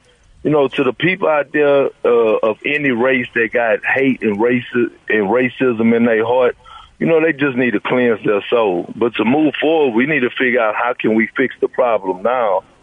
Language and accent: English; Beaumont, Texas, United States; growing up in Beaumont, Texas